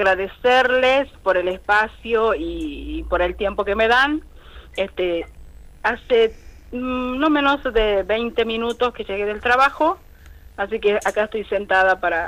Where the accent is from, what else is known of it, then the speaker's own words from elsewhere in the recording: Salta, Argentina; first language Chorote; Spanish is a second language; yo soy maestra bilingüe en la escuela, hablo wichí, hablo mi lengua materna, que es el wikinawosile, más conocido como chorote